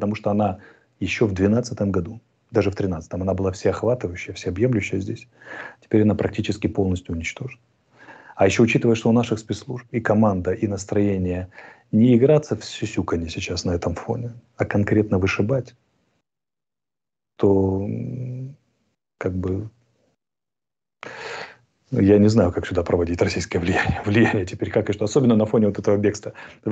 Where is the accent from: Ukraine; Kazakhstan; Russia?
Ukraine; first language Russian; Вот, поэтому я вот русскоязычный украинец, например, и так далее.